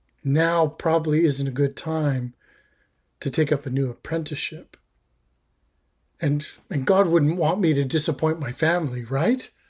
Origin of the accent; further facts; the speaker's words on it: Canada; And I'm Canadian.